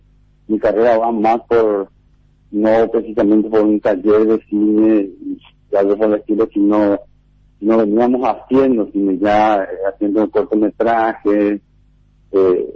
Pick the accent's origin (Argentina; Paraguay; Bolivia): Paraguay; Coronel Oviedo, Caaguazú; Yo soy de Coronel Oviedo. Todo comenzó ahí con una película que nos abrió las puertas.